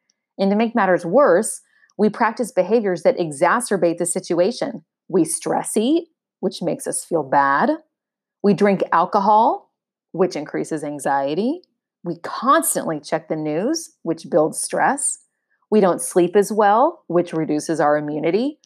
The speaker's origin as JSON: {"language": "English", "country": "United States", "lives_now": "South Asia", "said": "I'm so far from home. I'm in South Asia. My family's back in the United States."}